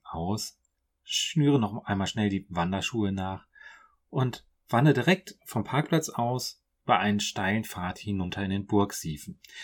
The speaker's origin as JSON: {"language": "German", "region": "North Rhine-Westphalia", "country": "Germany", "tie": "born or raised there", "said": "Meine Heimat ist die Grenze zwischen Bergischem Land und Rheinland. Dort bin ich zu Hause, dort bin ich unterwegs."}